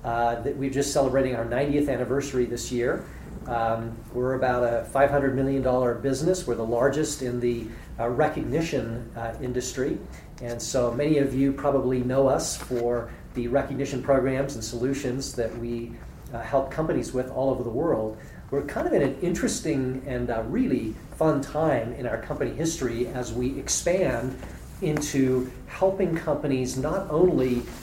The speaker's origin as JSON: {"language": "English", "town": "Cape Town", "region": "Western Cape", "country": "South Africa", "tie": "born or raised there", "also_born_or_lived": "England", "moved": "yes", "lives_now": "United States", "said": "I was born in England, grew up in Cape Town, South Africa, and then immigrated to the United States"}